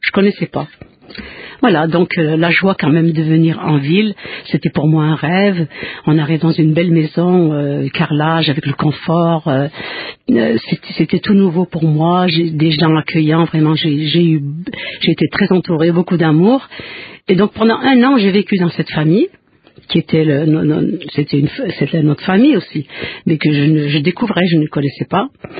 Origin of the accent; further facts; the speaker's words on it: Kabylia, Algeria; Je suis originaire d'Afrique du Nord, donc d'Algérie. Donc en Algérie, je suis née en Petite Kabylie. Donc la Petite Kabylie, c'est une partie de l'Algérie qui est dans les montagnes. Donc je suis née dans les montagnes, dans un petit village de Kabylie. Je suis née en 1947.